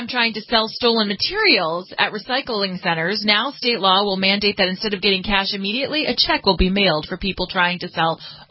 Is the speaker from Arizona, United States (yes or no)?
no; California, United States; All right, so let's start in my home state of California.